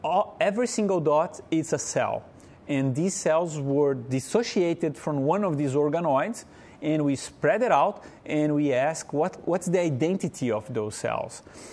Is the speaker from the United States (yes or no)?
no; Brazil; And I told you I'm from Brazil.